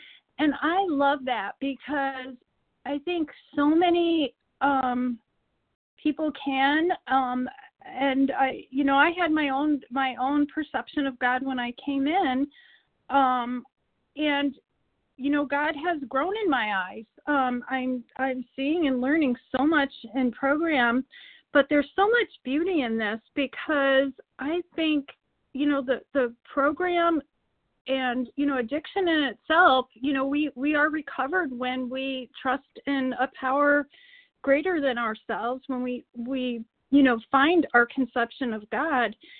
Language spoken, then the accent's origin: English; New York, United States; I'm from New York.